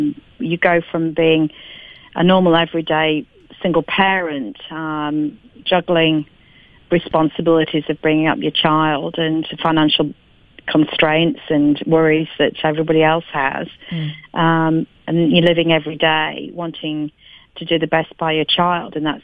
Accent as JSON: {"language": "English", "country": "Australia", "said": "Well, being Australian of the Year, I mean, it's, you know, when you consider that out of, what, a population of 23 million people"}